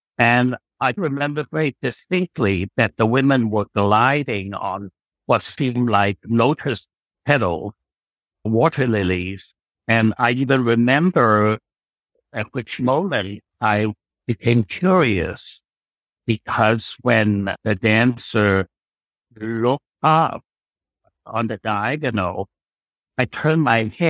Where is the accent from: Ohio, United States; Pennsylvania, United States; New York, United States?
New York, United States; also born or lived in Shanghai, China; I was actually born in old China before the change in government in 1949, and then went through Southeast Asia and came to New York. I was five when we left China. It was quite a journey getting from Shanghai to New York.